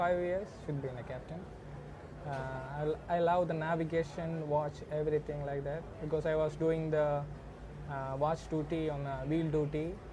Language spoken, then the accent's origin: English; India; born there; I was born in India.